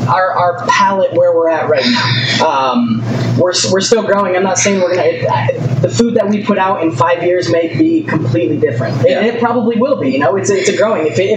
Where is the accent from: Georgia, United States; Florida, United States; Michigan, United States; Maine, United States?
Michigan, United States; I'm from Michigan, yeah.